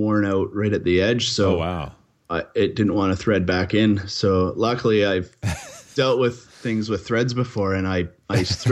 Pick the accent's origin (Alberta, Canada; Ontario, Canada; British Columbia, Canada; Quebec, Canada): British Columbia, Canada; I'm from Vancouver Island, we have monster trees here.